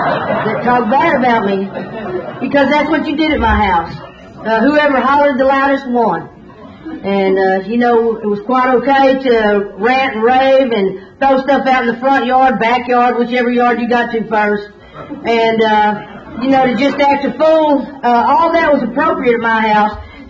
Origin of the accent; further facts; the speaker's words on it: Dallas, Texas, United States; I was born and raised in Dallas, and I was a fat little kid.